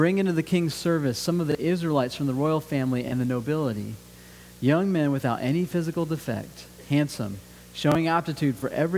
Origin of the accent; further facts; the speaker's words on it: Colorado, United States; I remember growing up in Colorado and being in that place, the church had already gotten kind of pushed out of society